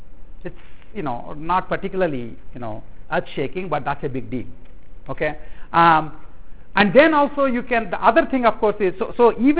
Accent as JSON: {"language": "English", "country": "India", "first_language": "Telugu", "second_language": "English", "said": "when I first started speaking in English, I would actually generate sentences in my mother tongue, Telugu, and then convert it into English."}